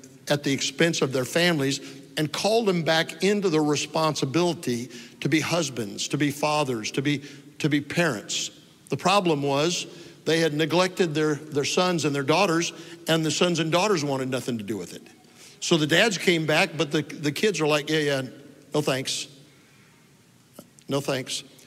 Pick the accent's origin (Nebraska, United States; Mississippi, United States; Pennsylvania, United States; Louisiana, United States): Nebraska, United States; Omaha; now in Texas, United States; So I said I grew up in Omaha, Nebraska, and even though I've been in Texas since 1977, guess where my home is?